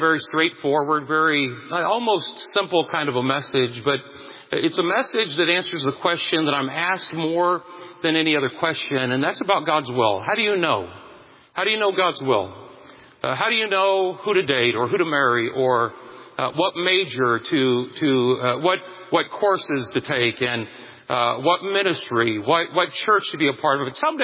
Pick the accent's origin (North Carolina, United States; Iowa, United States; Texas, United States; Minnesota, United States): Iowa, United States; Fort Madison; I grew up in Fort Madison, Iowa.